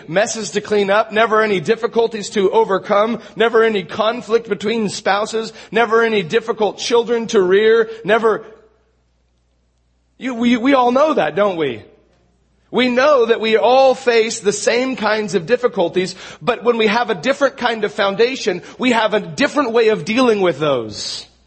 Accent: Astoria, Oregon, United States; I grew up in Astoria. I grew up along the coast

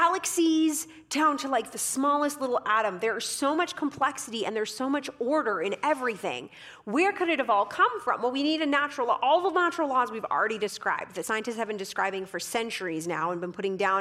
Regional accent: Canada; my home country in Canada

